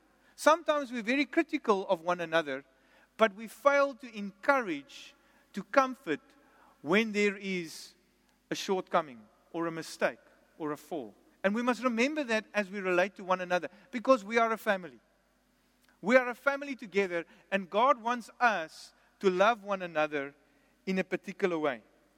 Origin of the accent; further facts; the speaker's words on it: Port Elizabeth, Eastern Cape, South Africa; Then I will go, I was in PE, my hometown, and I showed them, children, this was daddy's school.